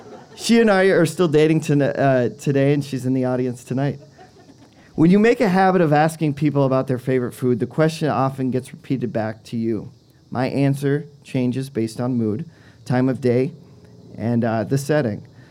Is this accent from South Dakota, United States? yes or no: yes; Springfield, South Dakota, United States; close to where I grew up in Springfield, South Dakota. And I was talking to a retired cop in my hometown